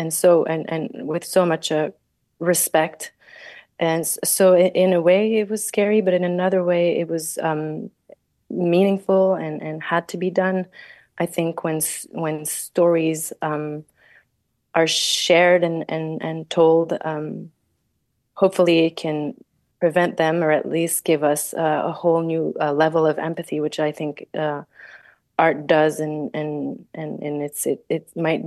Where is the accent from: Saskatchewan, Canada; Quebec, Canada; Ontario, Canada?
Quebec, Canada; I grew up in Quebec, where we talked a lot about the two solitudes.